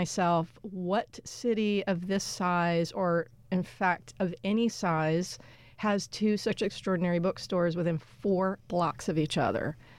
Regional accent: the South, United States; I'm a Southerner

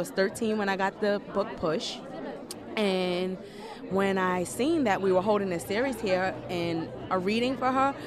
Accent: Brooklyn, New York, United States; I come from Red Hook Projects in Brooklyn, so, you know, I've seen a lot.

